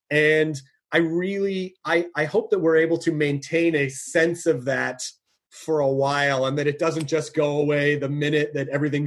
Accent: Louisville, Kentucky, United States; born there; Yeah, I was born in Louisville.

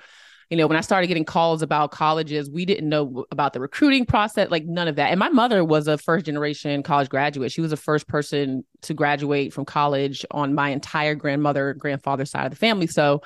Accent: Boston, Massachusetts, United States; born there; I was born in Boston. My parents were obsessed with Harvard.

